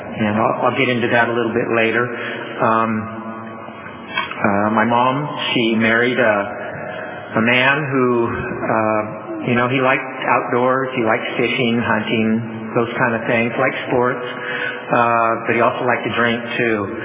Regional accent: Hanford, California, United States; I have great memories of growing up in Hanford

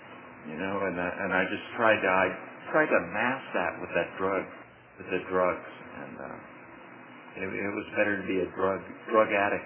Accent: California, United States; I had wanted it before, and I'm from the Bay Area, you know.

